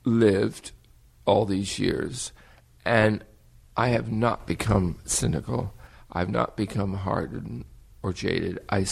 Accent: New Jersey, United States; now in San Francisco, United States; I am a Jersey boy

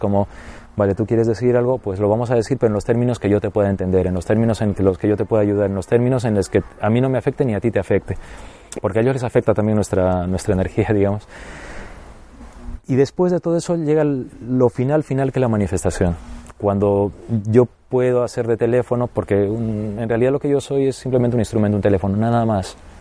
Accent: Peru; moved away; cuando yo vine de Perú

